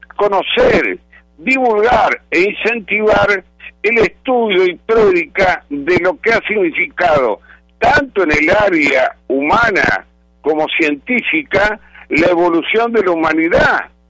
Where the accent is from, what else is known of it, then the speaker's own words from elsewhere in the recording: Argentina; y tengo que decirlo como argentino